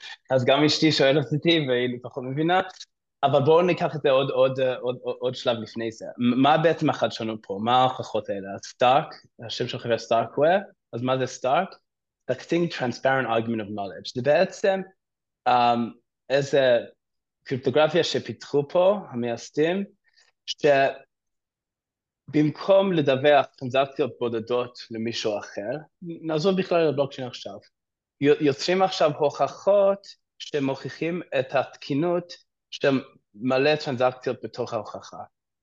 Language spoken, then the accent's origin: Hebrew; Australia; moved away as an adult; now in Israel; אני עליתי לפני 6 שנים מאוסטרליה, תואר בסטטיסטיקה משם